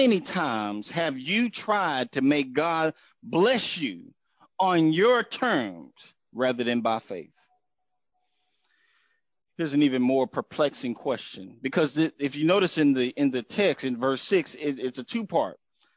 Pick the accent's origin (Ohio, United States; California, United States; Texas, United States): Texas, United States; Houston; I grew up in the Texas, Houston area.